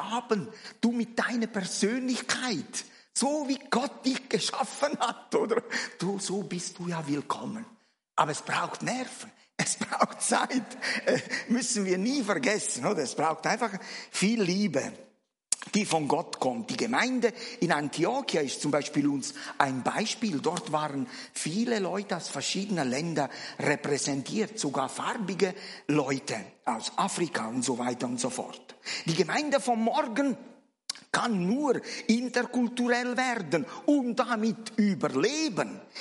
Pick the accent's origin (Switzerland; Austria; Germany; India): Switzerland; So ein Stück weit ist unsere Kultur als Schweizer schon Referenz.